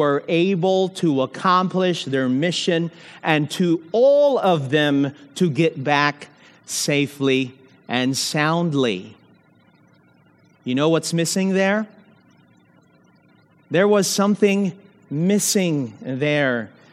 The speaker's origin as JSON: {"language": "English", "region": "Mindanao", "country": "Philippines", "tie": "born or raised there", "said": "Growing up in the Philippines church, I remember going to youth camp for the very first time, meeting like-minded young people from all over the island of Mindanao."}